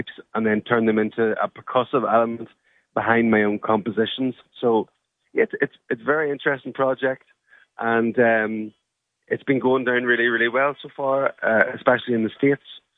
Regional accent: Northern Ireland, United Kingdom; All the band are all based in the north of Ireland. So I'm from County Armagh

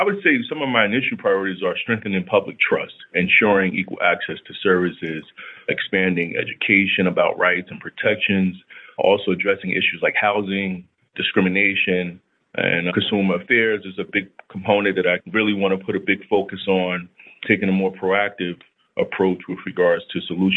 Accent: Newark, New Jersey, United States; so growing up in Newark, it's a city comprised of roughly 300,000 people. That's just one city in the state inside of Essex County.

